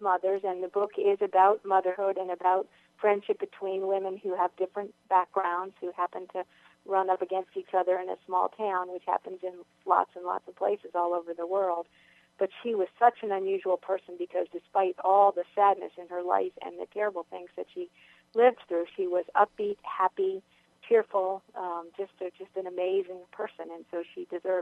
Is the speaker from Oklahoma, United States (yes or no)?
no; Massachusetts, United States; moved away as an adult; now in Virginia, United States; I moved from Massachusetts, where I grew up, to Virginia because I fell in love with a Virginia gentleman.